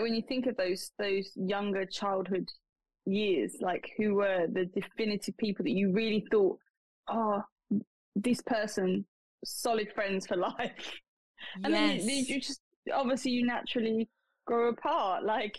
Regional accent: East of England, United Kingdom; because I'm from the UK. I'm from Essex originally in England, and I went to university in Wales, which is about a 4-hour drive from where I had grown up.

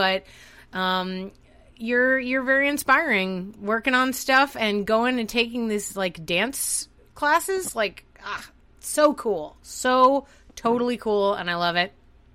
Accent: Boston, Massachusetts, United States; I grew up in Boston, though, so a lot of Boston is about romanticizing New York.

